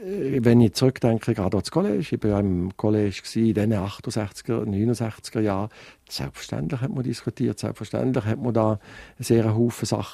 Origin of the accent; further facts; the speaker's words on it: Fribourg, Switzerland; Ich bin in Freiburg aufgewachsen, habe in Freiburg sowohl das Collège Saint-Michel gemacht, bin nachher in der Uni gewesen, habe mein Anwaltspraktikum in Freiburg gemacht und habe in Freiburg dissertiert und habe eigentlich 20 Jahre lang in Freiburg